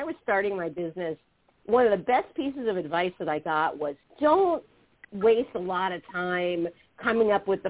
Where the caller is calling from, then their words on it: Bonita Springs, Florida, United States; I'm in Bonita Springs, Florida. So it is about 80 degrees today